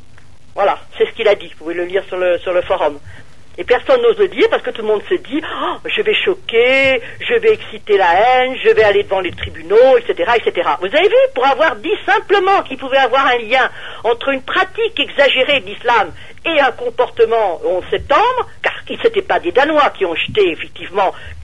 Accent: Normandy, France; moi en tant que Française de la base, je dis je vous emmerde. Petite islamologue normande

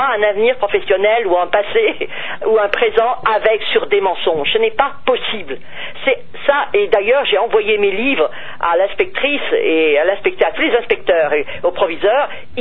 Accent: Hauts-de-France, France; Je suis du Nord, quand même, donc j'adore.

